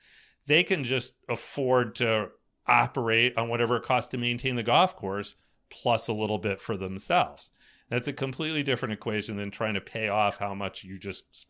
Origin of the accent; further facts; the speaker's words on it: East Coast, United States; You know, I mean, I grew up on the East Coast